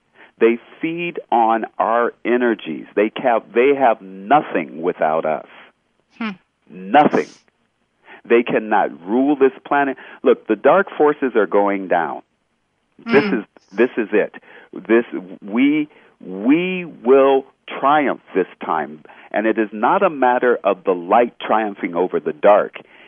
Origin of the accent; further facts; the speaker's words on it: United States; born there; I happen to have been born in America.